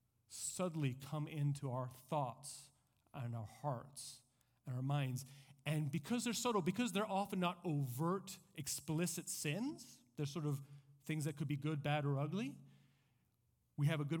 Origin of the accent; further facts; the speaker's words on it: Santiago, Santiago Metropolitan Region, Chile; now in United States; I grew up in Chile. I grew up in Santiago. It's the place that I, you know, it's still hard not to, for it to feel like home. And it was so interesting going back to Chile after living 4 years in the States